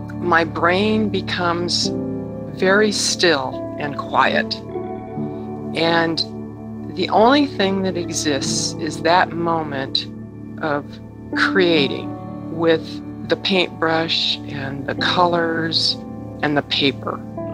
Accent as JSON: {"language": "English", "town": "Boise", "region": "Idaho", "country": "United States", "said": "I'm from Boise, Idaho."}